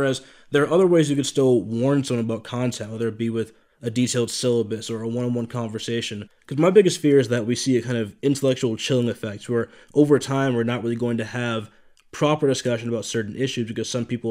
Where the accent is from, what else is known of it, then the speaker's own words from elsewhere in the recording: Green Bay, Wisconsin, United States; which was kind of my experience when I was growing up in Green Bay, Wisconsin.